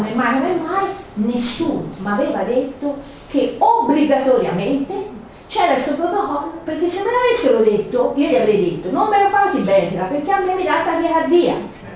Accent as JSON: {"language": "Italian", "region": "Tuscany", "country": "Italy", "said": "io insomma sono toscana, sono operata in Toscana"}